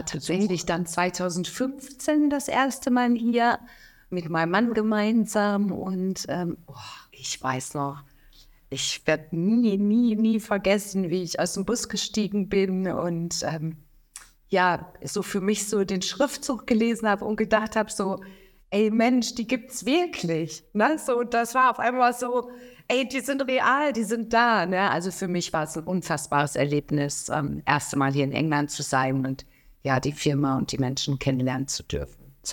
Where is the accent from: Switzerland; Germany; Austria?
Germany; North Rhine-Westphalia; ich komme tatsächlich aus dem Ruhrgebiet und so ein richtiges Kohlenpott-Kind sagen wir bei uns.